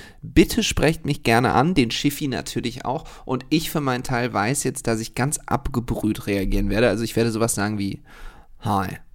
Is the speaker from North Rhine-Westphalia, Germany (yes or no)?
yes; Düsseldorf, North Rhine-Westphalia, Germany; Ich bin ja Düsseldorfer und bla, bla, bla.